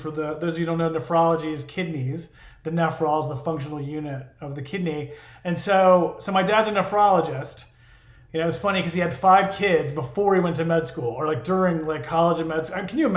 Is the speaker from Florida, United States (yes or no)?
yes; Tampa, Florida, United States; I'm from Florida. Sorry about that, by the way. So I grew up in Tampa, right?